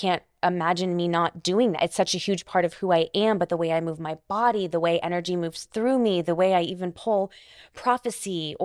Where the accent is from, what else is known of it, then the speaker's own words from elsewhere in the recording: Houston, Texas, United States; I'm a Texan. Okay. I'm Houstonian. I consider Austin home, but yes, okay. I'm a Texan.